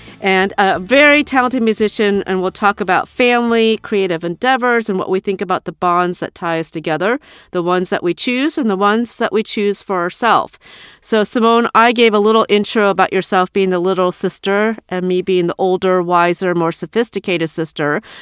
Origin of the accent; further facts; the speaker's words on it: Iowa, United States; my adoption experience and what it was like growing up in Iowa as well.